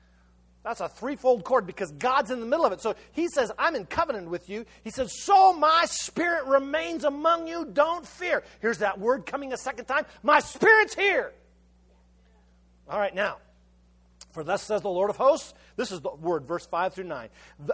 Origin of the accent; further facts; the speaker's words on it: Colorado, United States; You know, here we're from Colorado. You know. Well, you know, we're casual.